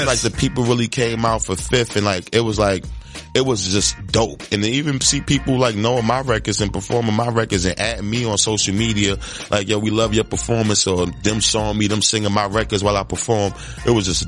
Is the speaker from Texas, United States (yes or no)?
no; Brooklyn, New York, United States; I'm from Brooklyn anyway. So I'm more with Durant and Kyrie being over there. It's all good. Even though I'm a New Yorker